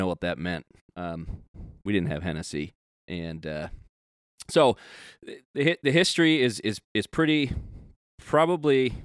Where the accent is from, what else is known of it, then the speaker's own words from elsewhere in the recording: Wisconsin, United States; He has a little connection to my hometown. You know, every hometown, small town in Wisconsin has a little festival.